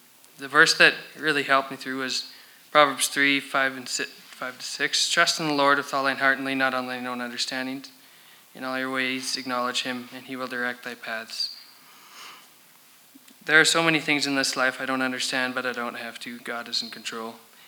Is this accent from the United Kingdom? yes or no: no; Three Hills, Alberta, Canada; born there; For those of you who don't know me … I was born in Three Hills into a large family. I have 5 brothers and 5 sisters.